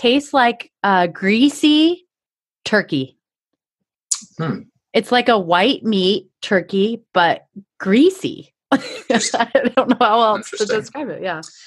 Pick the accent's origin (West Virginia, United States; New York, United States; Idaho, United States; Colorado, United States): Idaho, United States; You know, growing up in Idaho, it was cold. There was snow.